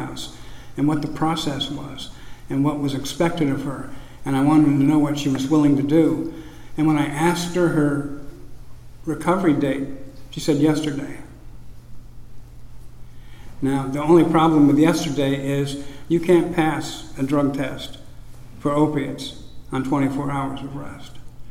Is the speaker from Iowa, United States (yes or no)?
yes; Iowa, United States; I was raised in Northwest Iowa, in a small town.